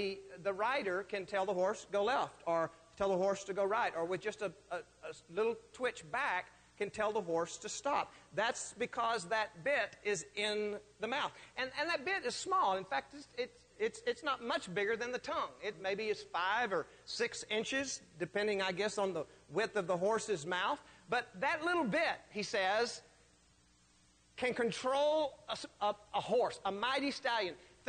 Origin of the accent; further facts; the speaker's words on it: Texas, United States; Now, I'm not a big horse person, although I grew up in Texas.